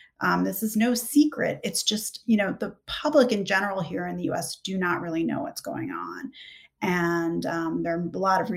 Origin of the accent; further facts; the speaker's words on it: United States; you want to feel, I'm American, you know, I want to feel like this is a good country